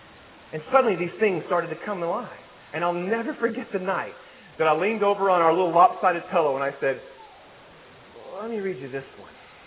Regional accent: Texas, United States; I was raised in Texas and never heard of that.

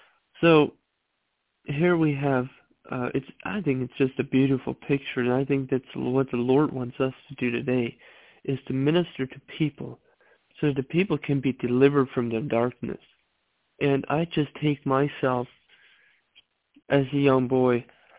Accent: Ohio, United States; I'm from Ohio.

